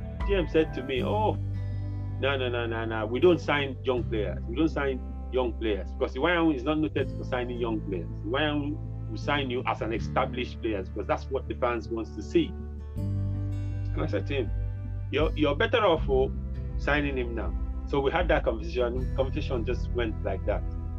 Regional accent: Lagos, Nigeria; I didn't grow up in Owerri. I grew up in Lagos, and coming to stay in Owerri for the first time.

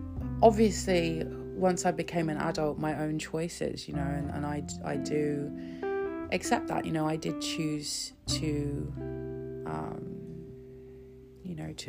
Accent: South East England, United Kingdom; I grew up in Kent in England

